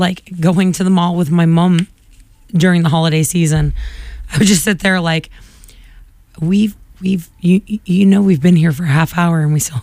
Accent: Quincy, Massachusetts, United States; I remember, you know, I grew up in Quincy.

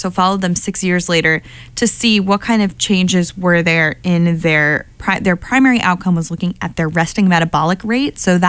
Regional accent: Pittsburgh, Pennsylvania, United States; Like I've been to a few stadiums, and I'm from Pittsburgh, so the PNC Park is like beautiful.

